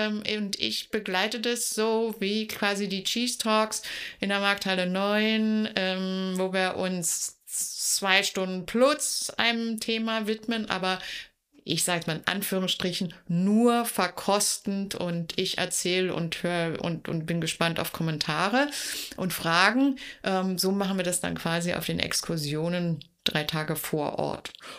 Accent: Berlin, Germany; bin eben Berlinerin

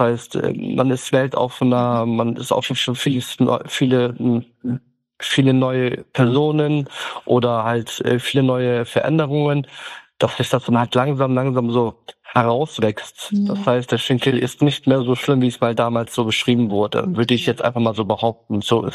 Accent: Kars Province, Turkey; Also wir sind ja Kurden aus der Türkei. Wir kommen ja aus der Grenze Armenien, aus Kars 36.

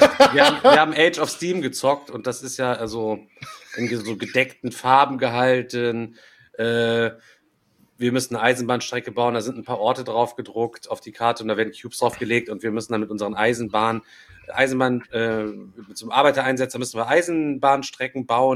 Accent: Orsbeck, North Rhine-Westphalia, Germany; ich bin in Orsbeck groß geworden

